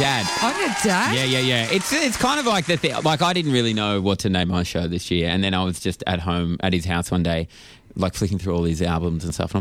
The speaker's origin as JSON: {"language": "English", "town": "Callala Bay", "region": "New South Wales", "country": "Australia", "tie": "born or raised there", "said": "That's where I'm from. I grew up. My Kalala Bay. My dad had a boat there."}